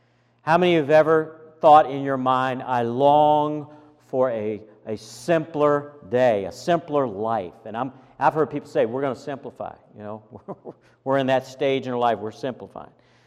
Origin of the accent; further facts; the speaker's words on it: Virginia, United States; well, I grew up in Virginia, you know, when you put your overalls on, you're going out to do some work